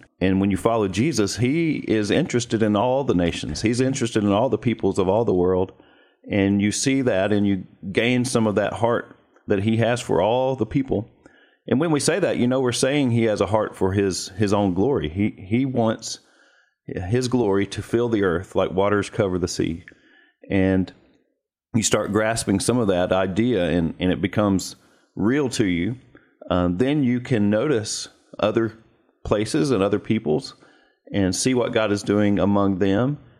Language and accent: English; United States; You know, as Americans, or as an American, I can speak for myself.